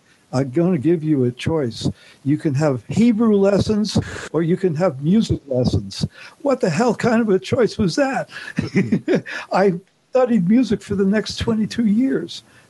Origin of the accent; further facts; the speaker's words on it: New York, United States; accent: New York; the longer I've been here, the stronger my New York accent becomes. It's so perverse.